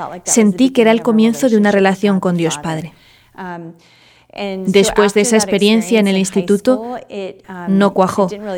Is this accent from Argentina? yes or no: no; Jacksonville, Florida, United States; Soy de Jacksonville, Florida, y crecí aquí en la parroquia de la Asunción. Fui a la escuela de la Asunción y al instituto Bishop Kenny.